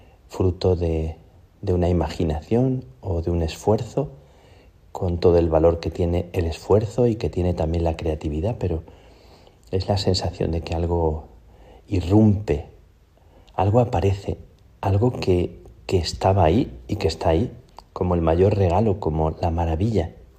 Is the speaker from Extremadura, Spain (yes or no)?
yes; Plasencia, Extremadura, Spain; el nazareno de la Catedral de Plasencia, de mi tierra